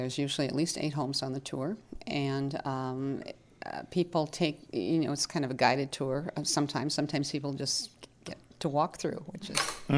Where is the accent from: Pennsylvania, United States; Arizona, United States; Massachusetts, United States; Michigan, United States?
Michigan, United States; And we're from Michigan, and the big house in Michigan was the University of Michigan Stadium.